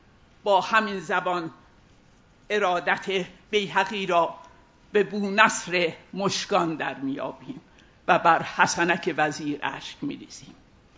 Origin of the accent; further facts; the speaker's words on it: Azerbaijan, Iran; و من از آذربایجانم